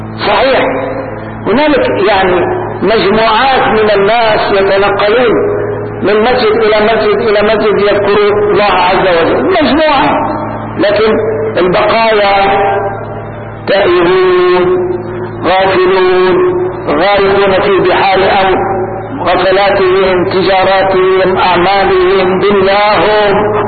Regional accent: Damascus, Damascus Governorate, Syria; أما الشكر فهو أن الله عز وجل جعل في بلدتنا لا سيما دمشق هذه مجالس ذكر أحسن

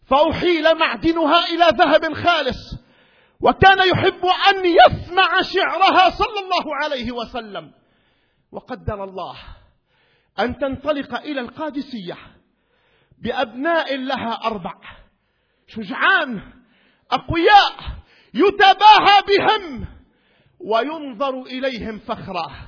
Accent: Syria; اللهم اجعل من كل فرد من أفراد بلدنا سورية الحبيبة

